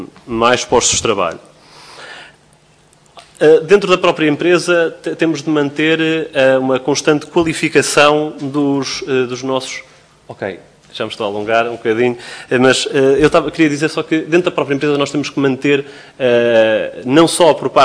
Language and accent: Portuguese; Viseu, Portugal; nas zonas interiores do país, que é de onde eu venho, sou de Viseu